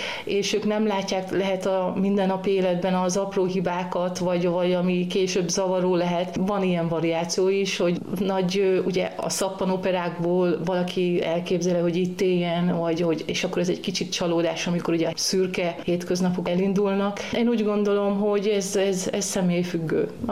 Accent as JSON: {"language": "Hungarian", "town": "Beled", "region": "Győr-Moson-Sopron", "country": "Hungary", "also_born_or_lived": "England", "said": "előtte Angliában éltem, és nagyon szeretem Magyarországot, úgyhogy én Beledről származom, ezt mindig el kell, hogy mondjam a hallgatóknak, mert nagyon büszke vagyok a kis városomra"}